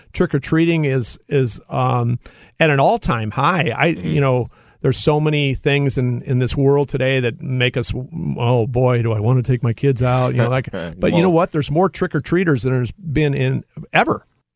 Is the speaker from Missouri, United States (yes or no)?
yes; Webster Groves, Missouri, United States; And, of course, I grew up in Webster Groves, and I used to ride my bike up to Crestwood